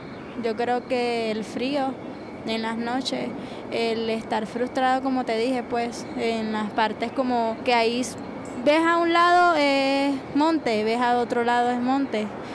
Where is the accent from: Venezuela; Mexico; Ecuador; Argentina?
Venezuela; Cumaná, Sucre; moved away as an adult; tengo 19 años y soy de Venezuela, estado Sucre, Cumaná, ciudad Cumaná. Salí hace 2 meses a Colombia, Bogotá, y de Bogotá para acá ya son desde la semana pasada, el sábado.